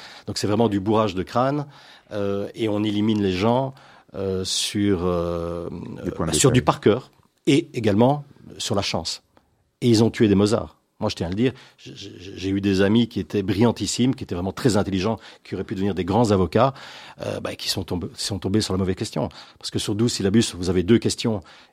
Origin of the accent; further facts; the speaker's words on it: Etterbeek, Brussels-Capital Region, Belgium; Oui, je suis belge, bruxellois, né à Etterbeek.